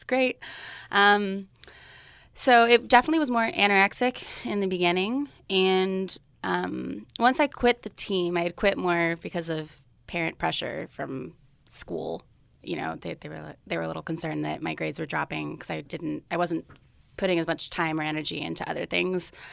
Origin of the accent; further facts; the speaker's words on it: Sunnyvale, California, United States; So I'm from the Bay Area, Silicon Valley, Sunnyvale, California, and I came to Cal Poly San Luis Obispo mainly for the running team and for the biology major.